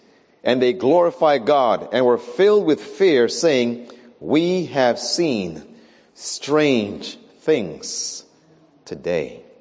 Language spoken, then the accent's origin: English; Far Rockaway, New York, United States; I grew up in Far Rockaway, Queens